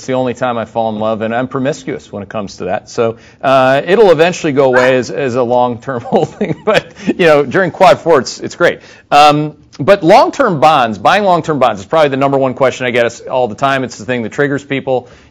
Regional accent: Canada; accent: Canadian; using my Canadian accent, if you do not mind.

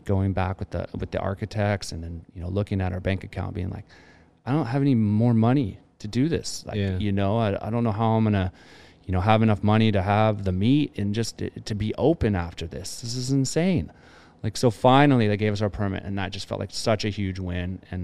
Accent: Half Moon Bay, California, United States; I was always kind of looking down in my hometown here in Half Moon Bay.

